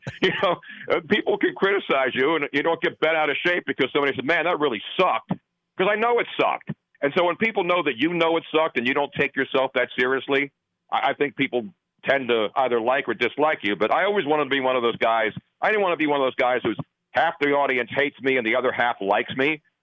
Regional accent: Philadelphia, Pennsylvania, United States; You know, people know I'm from Philly. I'm not a homer. I mean, obviously when the Eagles won, I was happy because growing up here, I'd never seen them win a Super Bowl.

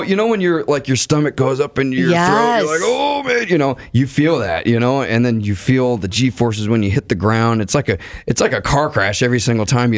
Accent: Florida, United States; I was volunteering at local shows where I grew up in South Florida.

